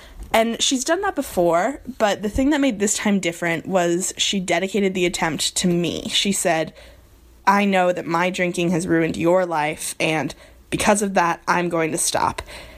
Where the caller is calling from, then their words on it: New York, United States; also born or lived in Nebraska; I'm calling from New York by way of Nebraska.